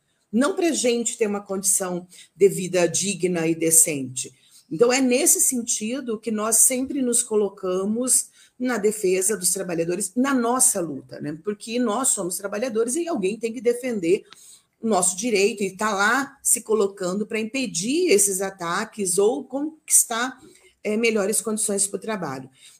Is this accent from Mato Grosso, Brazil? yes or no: no; Engenheiro Beltrão, Paraná, Brazil; Eu venho do município de Engenheiro Beltrão, que é aqui entre, né, próximo ali a Campo Mourão, mas os meus pais moram num distrito chamado Ivailândia, bem pequenininho, tem menos de 5 mil habitantes.